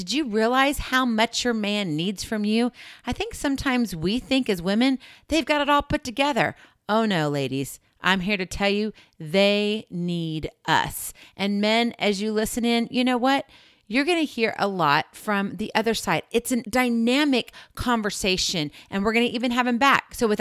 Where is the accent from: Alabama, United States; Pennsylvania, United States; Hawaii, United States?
Hawaii, United States; also born or lived in Kansas City; And on top of that, you know, I'm originally from Hawaii, but a lot of my family and some of my time moving around was in Kansas City, so...